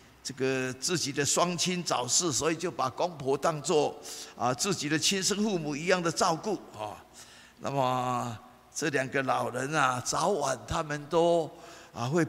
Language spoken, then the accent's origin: Chinese; Taiwan; 那么我们台湾人也讲了哈，啊，这个老公老婆床头打床尾和啊